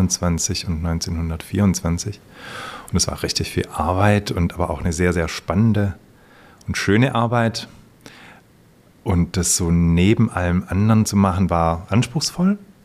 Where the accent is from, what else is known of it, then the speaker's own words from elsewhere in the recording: Baden-Württemberg, Germany; Ja, ich bin im Süden von Deutschland geboren, in der Nähe von Stuttgart und tatsächlich in einem ganz, ganz kleinen Dorf als Hausgeburt. Gleiches Bett wie meine Schwester.